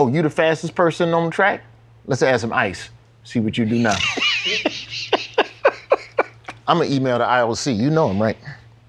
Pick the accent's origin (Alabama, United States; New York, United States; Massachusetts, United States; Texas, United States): Alabama, United States; Birmingham; I'm from Birmingham, Alabama, and I'm gonna fight you.